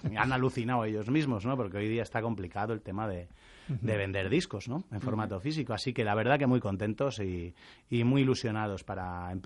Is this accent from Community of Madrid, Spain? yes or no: yes; Madrid, Community of Madrid, Spain; Ahí estamos, pero hay que decir que yo soy madrileño.